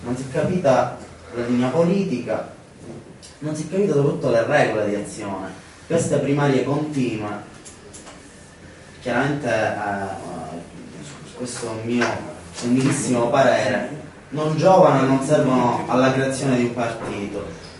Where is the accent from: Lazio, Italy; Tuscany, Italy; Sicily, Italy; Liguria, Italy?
Sicily, Italy; Palermo; Io mi ricordo ore e ore di riunioni nella sezione della Guadagna, da dove vengo io